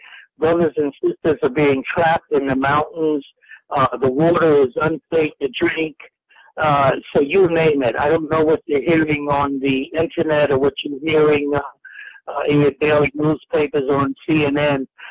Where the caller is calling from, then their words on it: New Jersey, United States; I'm calling from New Jersey.